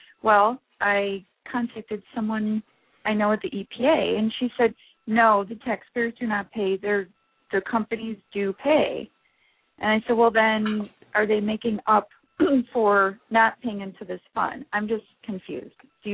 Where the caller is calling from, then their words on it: Chicago, Illinois, United States; I'm in Chicago.